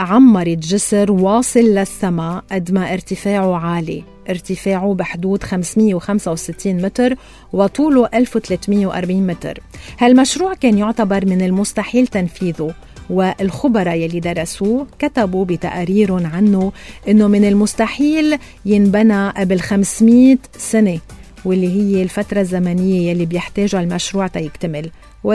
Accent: Lebanon; كلبنانيين

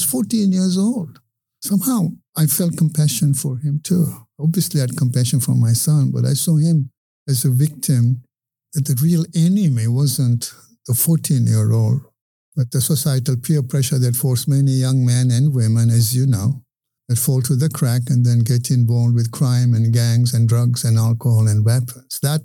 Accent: England, United Kingdom; now in United States; I grew up in England, which is a lot less violent than we are.

